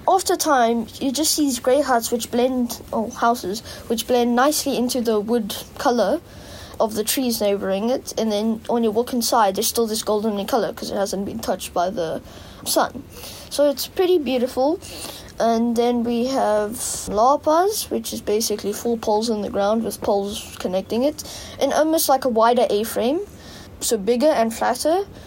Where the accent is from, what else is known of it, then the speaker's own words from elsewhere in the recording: Somerset West, Western Cape, South Africa; Somerset West. But my outdoors part of my life was probably at San Sebastian.